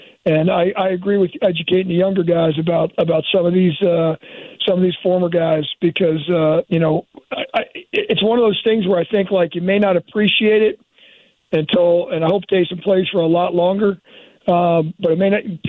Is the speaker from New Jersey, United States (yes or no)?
yes; New Jersey, United States; I grew up in the New York area, grew up in North Jersey, and grew up a Giants fan.